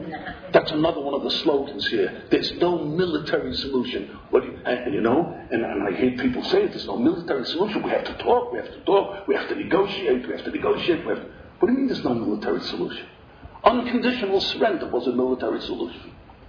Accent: Williamsburg, New York, United States; I came from Williamsburg. And I remember on Lee Avenue, at the corner of Lee and Roebling, there was a big, big sign

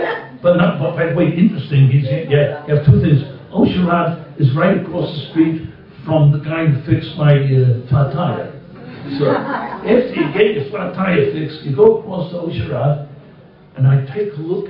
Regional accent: United States; Here I'm an American, I come to learn in Poland in 1955.

